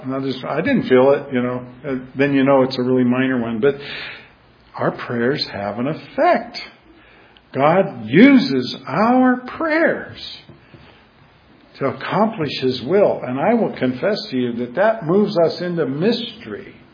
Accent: Alaska, United States; And growing up in Alaska, we had earthquakes all the time.

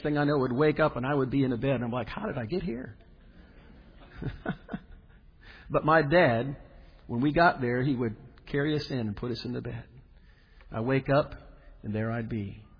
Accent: Fort Lauderdale, Florida, United States; moved away; also born or lived in New York; I recall as a child, when we moved back to Fort Lauderdale from New York, for which my granddad never forgave my father, taking us away from New York.

